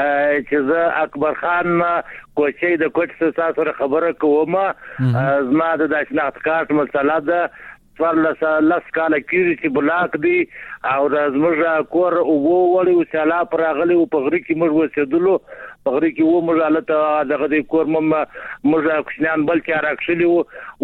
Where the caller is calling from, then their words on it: Kot, Nangarhar, Afghanistan; د کوټ سم د کوټ سم ټلیفون کړی